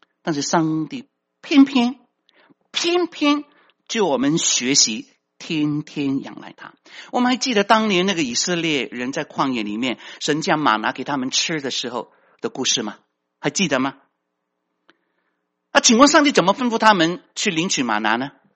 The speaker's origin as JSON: {"language": "Chinese", "country": "China", "said": "就像我们中国人一样，犹太人跟我们中国人很像的，怕不够，哎呀，怕麻烦"}